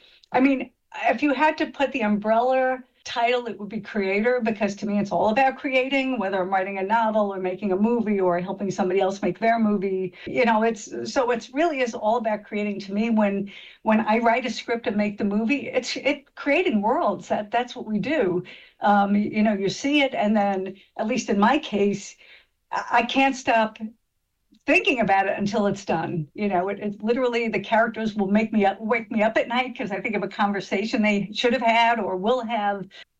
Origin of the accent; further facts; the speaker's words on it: Merrick, New York, United States; I grew up in Merrick on Long Island, which was traditionally just a very white community.